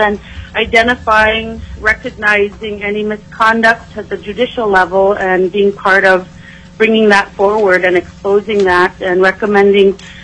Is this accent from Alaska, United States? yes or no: yes; Savoonga, Alaska, United States; I'm a lifelong rural Alaskan. I'm originally from Savunga on St. Lawrence Island.